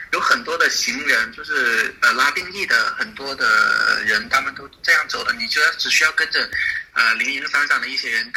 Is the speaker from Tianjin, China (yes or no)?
no; Guangdong, China; 说哎呀，我们从广东来的。